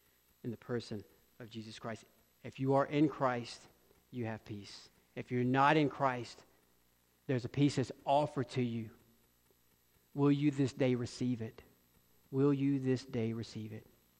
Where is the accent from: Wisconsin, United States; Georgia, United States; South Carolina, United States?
Georgia, United States; Columbus; Now, I'm from Columbus, Georgia. I really never saw meat processed. I never saw animals killed. I got my meat from the grocery store, still